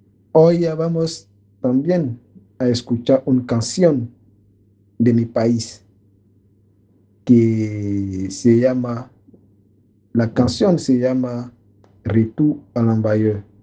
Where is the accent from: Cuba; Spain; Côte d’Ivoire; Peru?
Côte d’Ivoire; Spanish is a second language; Soy de Costa de Marfil.